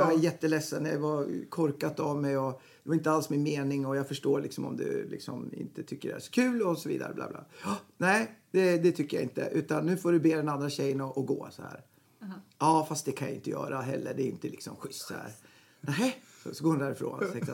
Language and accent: Swedish; Gävle, Gävleborg County, Sweden; Jag är bondpojke från Gävle.